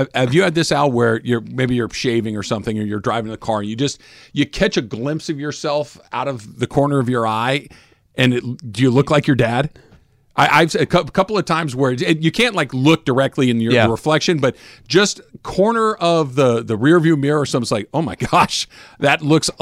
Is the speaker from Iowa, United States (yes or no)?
yes; Iowa, United States; now in Los Angeles, United States; when I moved to Los Angeles from Iowa, I just really thought that there was an opportunity for me here